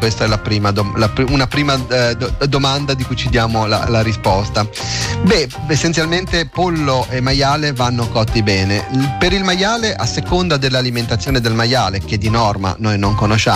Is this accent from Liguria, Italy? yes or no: yes; Liguria, Italy; Io vengo dalla Liguria, da noi ora si chiama hamburger, ma quando ero bambino si chiamava la Svizzera.